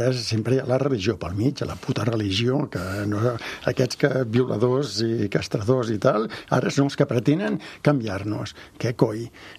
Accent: Catalonia, Spain; com a bon català

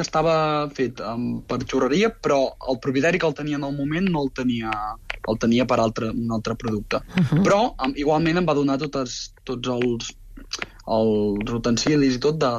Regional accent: Artés, Catalonia, Spain; vaig veure que Artés, al meu poble, no n'hi havia

